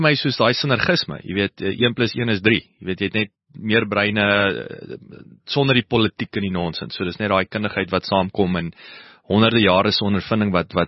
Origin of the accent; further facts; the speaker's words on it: Kenhardt, Northern Cape, South Africa; born there; ek is nou op Kenhardt gebore, en ek gaan wys nou my kinders waar Kenhardt is